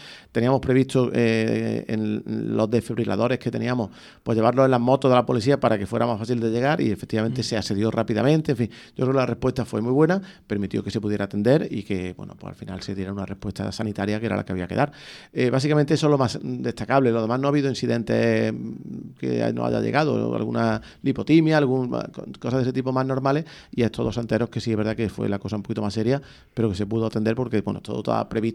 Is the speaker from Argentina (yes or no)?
no; Lucena, Andalusia, Spain; los que somos de aquí de Lucena, pues veía las caras de gente que no son de aquí